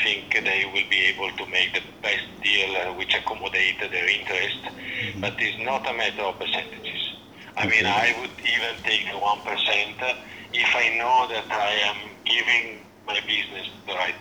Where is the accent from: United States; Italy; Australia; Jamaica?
Italy; Frankly, I come from Italy and Europe, and I would never venture this market with entirely my own resources.